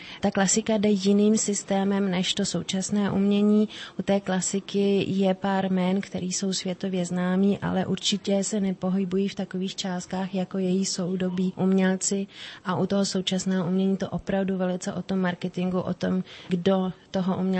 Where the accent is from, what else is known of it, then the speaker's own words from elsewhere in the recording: Germany; now in Czechia; Moje rodiče odešli do zahraničí, takže jsem vyrůstala v Německu, to je i ten důvod, proč mám německý pas.